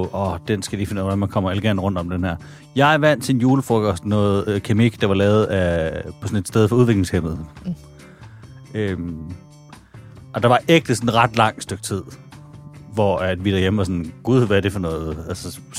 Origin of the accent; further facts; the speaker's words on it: Jutland, Denmark; Hjemme i Jylland er det noget, der hedder sådan